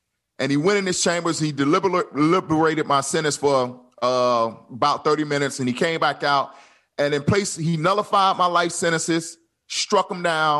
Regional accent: Tampa, Florida, United States; looking out of the window at Tampa, my hometown, get smaller and smaller

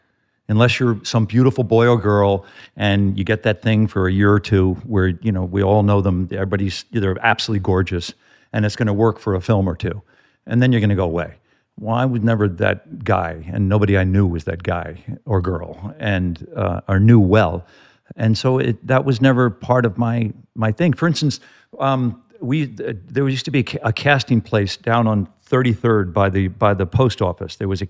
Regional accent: Ireland; I'm the Irish jackass in the corner who was bitter about everything.

